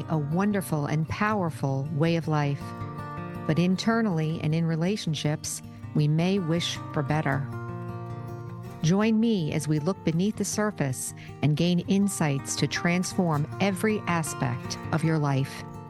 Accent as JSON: {"language": "English", "region": "New York", "country": "United States", "tie": "born or raised there", "said": "I grew up in New York, in the Northeast, on Long Island, and I grew up"}